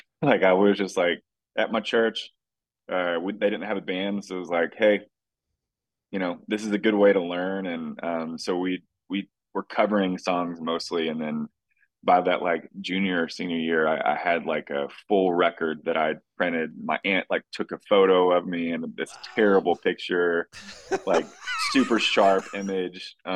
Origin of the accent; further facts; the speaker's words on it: Cookeville, Tennessee, United States; So I grew up in Cookeville, Tennessee. Shout out to the 931 out there. Okay. It's like middle Tennessee. It's like an hour east of Nashville.